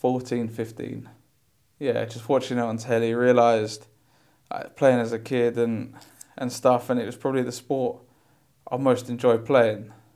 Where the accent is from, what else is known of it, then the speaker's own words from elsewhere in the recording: Jamaica; And I said, because I'm Jamaican. I said, because I'm black, like this.